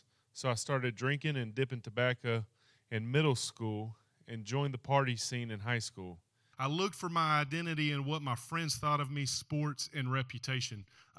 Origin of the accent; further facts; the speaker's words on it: Louisiana, United States; I grew up in Louisiana, going to church, but the church that we attended was not centered on the gospel.